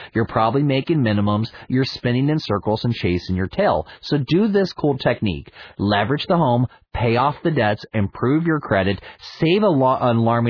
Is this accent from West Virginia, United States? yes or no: yes; West Virginia, United States; I'm from West Virginia. Our family buried the money in the backyard.